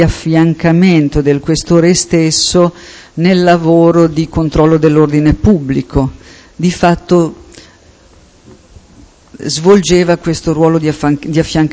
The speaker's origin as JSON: {"language": "Italian", "town": "Bologna", "region": "Emilia-Romagna", "country": "Italy", "said": "Io so chi è perché sono di Bologna"}